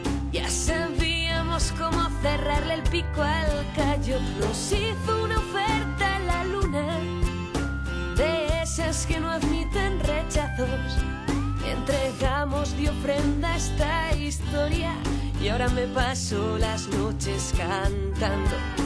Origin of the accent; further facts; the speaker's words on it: Calahorra, La Rioja, Spain; han venido desde Calahorra, desde mi tierra de La Rioja